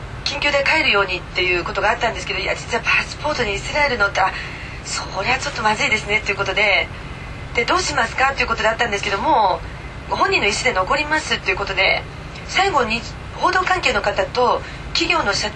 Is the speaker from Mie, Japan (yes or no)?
no; Nagasaki, Japan; also born or lived in Kyoto; 私長崎なんです。